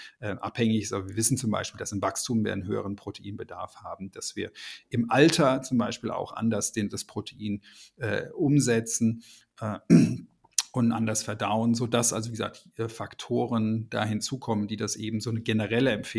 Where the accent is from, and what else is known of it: Germany